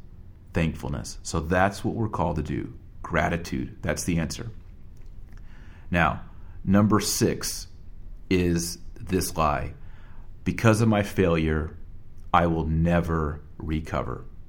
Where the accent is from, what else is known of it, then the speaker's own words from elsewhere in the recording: United States; I can only really speak from my own cultural context as an American.